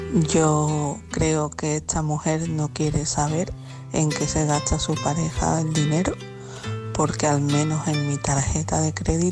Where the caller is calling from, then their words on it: Jerez de la Frontera, Andalusia, Spain; de Jerez de la Frontera, Cádiz.